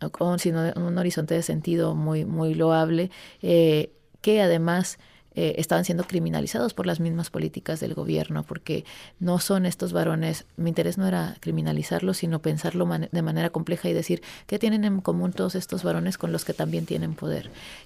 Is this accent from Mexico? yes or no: yes; Mexico; el modelo ideal en mi país está vinculada con el machismo. O sea, y no lo digo de manera rápida, sino la estructura patriarcal machista y necrosoberana en México es la que funda el Estado Revolucionario Mexicano.